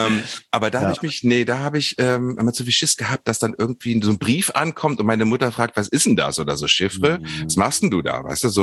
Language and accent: German; Harz, Germany; Guck mal, ich bin am Harzrand aufgewachsen, auf dem Land.